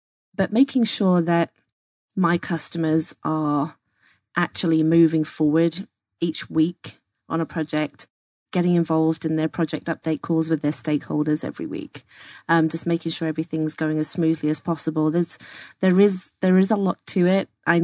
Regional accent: East of England, United Kingdom; now in United States; I grew up back in England, obviously, surrounded by American families. The area that we lived was over in East Anglia, and there was a lot of Air Force bases around there. We were church people

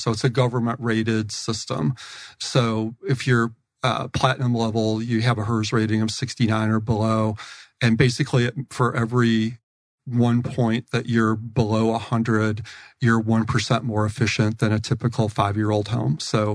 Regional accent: Illinois, United States; Whenever I'm out there, I'm from Northern Illinois, so I always say, Alexa, what's the weather like in Rockford, Illinois?

